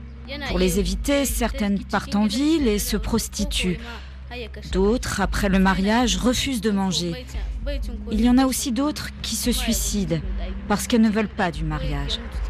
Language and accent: French; Filingué, Tillabéri, Niger; Je viens de la région de Filingué. J'ai 16 ans.